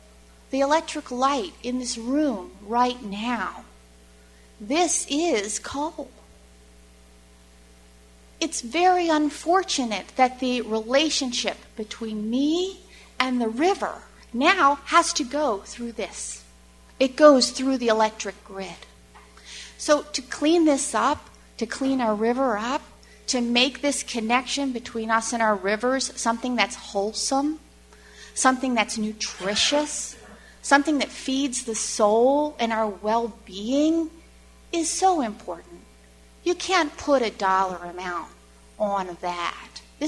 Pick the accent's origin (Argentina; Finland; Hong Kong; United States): United States; Delaware; I'm from Delaware. I want to thank you, the EPA, for proposing these regulations. And I came up from Delaware today to share with you a story about my life and how this affects me. I'm from the Delmarva Peninsula.